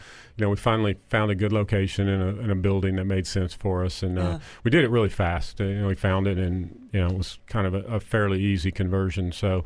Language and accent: English; Texas, United States; now in Kansas City, United States; when I grew up in Texas, it was like, you know, you got to go to Kansas City because they have the best steaks.